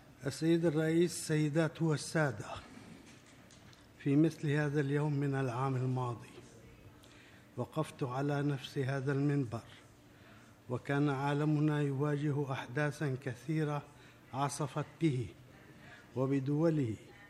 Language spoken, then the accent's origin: Arabic; Syria; وعندما لم تنفع هذه السياسة في بعض الدول بما فيها بلادي سوريا